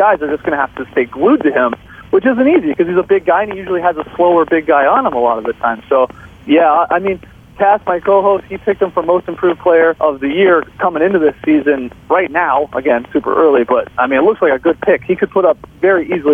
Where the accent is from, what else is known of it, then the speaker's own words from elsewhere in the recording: Toronto, Ontario, Canada; I'm from Toronto